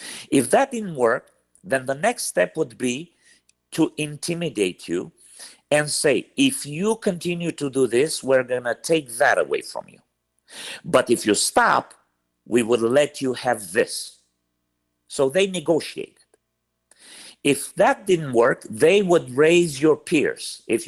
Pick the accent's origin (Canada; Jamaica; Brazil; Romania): Romania; now in United States; Well, growing up in Romania was like growing inside a tightening noose. It was worse and worse over time.